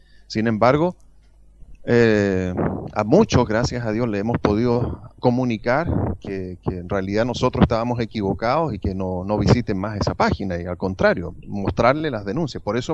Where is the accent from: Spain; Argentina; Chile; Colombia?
Chile; mucha gente en mi país de Chile